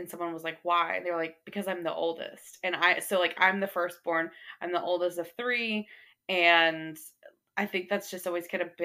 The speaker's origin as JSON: {"language": "English", "region": "Texas", "country": "United States", "tie": "born or raised there", "said": "Yeah, I grew up here in North Texas, went to a small school in Arkansas, small private school."}